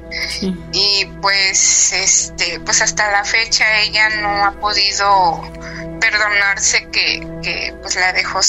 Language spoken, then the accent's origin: Spanish; Xalapa, Veracruz, Mexico; Pues como ya lo comentó usted, soy de Jalapa, Veracruz.